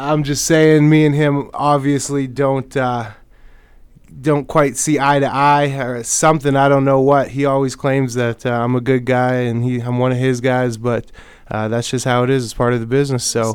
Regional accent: Winnipeg, Manitoba, Canada; I'm from Winnipeg, so, you know, I know the hype. I grew up with the hype. I went to U of M, and I know the rivalry and the battle between the Prairies.

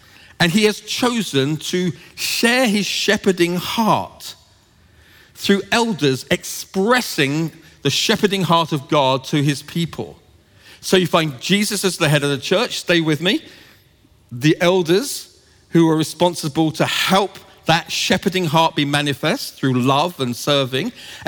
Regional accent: England, United Kingdom; Sorry, I'm English.

